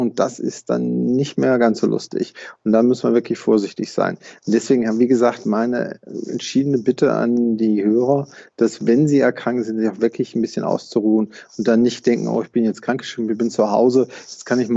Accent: Rhineland, Germany; Also da würde ich als Rheinländer oder gebürtiger Rheinländer sagen, jeder Jeck ist anders.

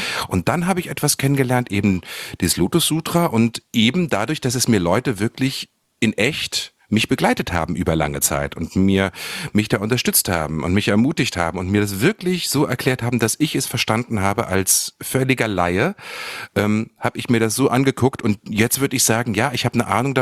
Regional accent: Germany; Ich bin in einer Welt aufgewachsen im Deutschland der 70er, 80er Jahre

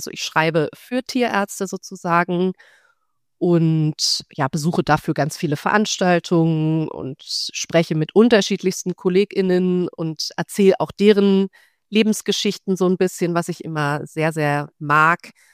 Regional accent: Berlin, Germany; also born or lived in Budapest; habe ich Tiermedizin studiert, erst in Budapest, bin dann nach Berlin reingewechselt. Berlin ist auch meine Heimatstadt, also bin dann sozusagen in der Heimat, habe ich fertig studiert

